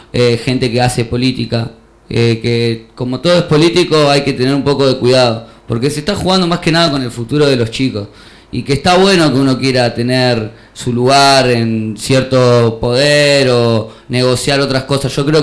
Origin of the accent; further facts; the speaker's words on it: Buenos Aires, Argentina; Yo soy de acá, de Boedo, Almagro, de esta comuna, y puedo ver que desde que llegué a este lugar